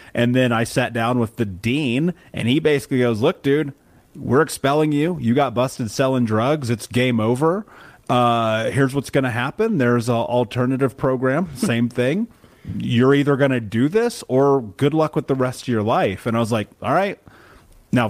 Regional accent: Indiana, United States; growing up in the Midwest, living in Indiana, like struggling to survive

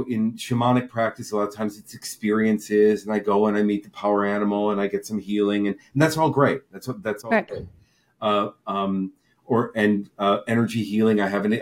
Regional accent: Michigan, United States; also born or lived in Boston / New York; Michigan originally, which is a good place to be from. but then Boston for college, New York for that part, and then I came here on vacation

